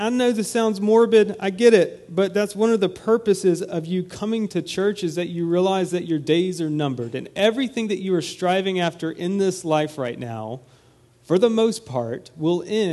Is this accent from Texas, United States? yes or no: no; Georgia, United States; I grew up deer hunting in Georgia, and I was a horrible shot